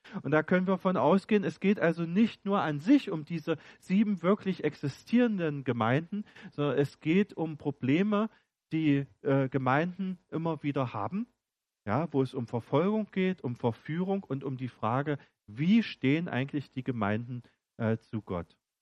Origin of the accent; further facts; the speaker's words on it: East Germany, Germany; bin ja aufgewachsen in der DDR